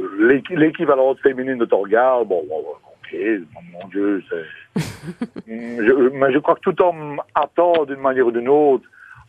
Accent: Belgium; accent: Belgian; avec mon accent belge

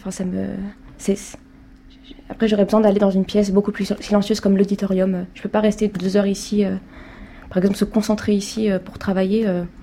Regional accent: Strasbourg, Grand Est, France; j'ai 19 ans, je viens de Strasbourg.

